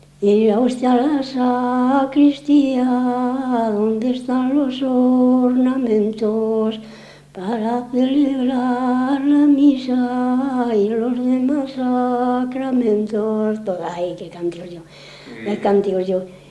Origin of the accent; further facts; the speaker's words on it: Pisón de Castrejón, Castile and León, Spain; Pisón de Castrejón, Pisón, que yo soy de Pisón de Castrejón.